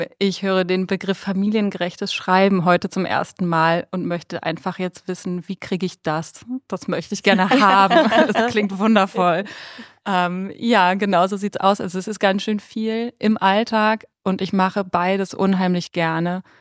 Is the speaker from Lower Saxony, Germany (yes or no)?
no; Cologne, North Rhine-Westphalia, Germany; also born or lived in New Zealand; Bis jetzt bin ich wieder in Köln, wo ich herkomme